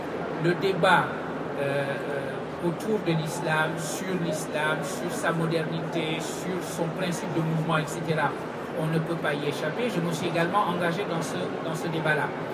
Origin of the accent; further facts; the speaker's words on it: Dakar, Senegal; au moment où je rentre chez moi à Dakar